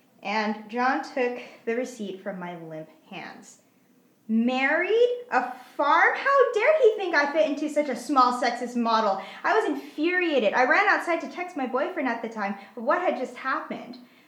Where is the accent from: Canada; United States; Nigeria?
Canada; because I grew up in Canada, because my parents were multicultural